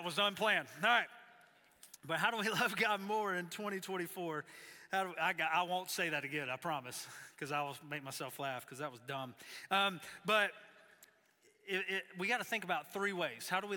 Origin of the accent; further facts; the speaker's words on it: Georgia, United States; we were riding around my hometown in Georgia